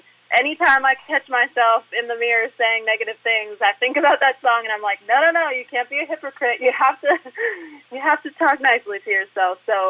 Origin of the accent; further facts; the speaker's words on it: Weyburn, Saskatchewan, Canada; I grew up in Saskatchewan in Canada